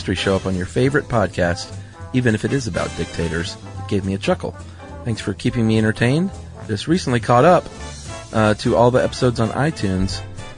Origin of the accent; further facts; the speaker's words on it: Tennessee, United States; also born or lived in Florida / France; now in Sydney, Australia; currently living in Sydney, Australia, though I grew up in Tennessee. And now I'm a Florida resident.